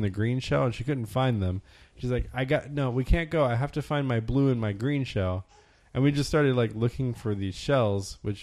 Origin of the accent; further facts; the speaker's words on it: Jacksonville, Florida, United States; I grew up in Jacksonville, which has a lot of beaches